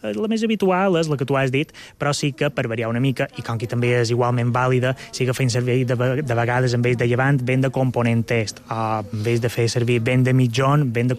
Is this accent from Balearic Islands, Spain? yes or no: yes; Balearic Islands, Spain